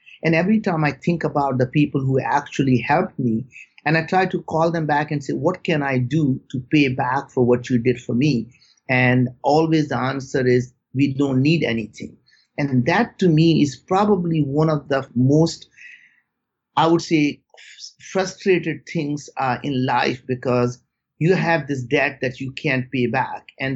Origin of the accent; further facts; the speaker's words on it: India; growing up in India, you know, there are many, many times we had no food to eat. And we really didn't have a place we called home. We moved from village to village. And more often than not, we lived in the most remote villages in India.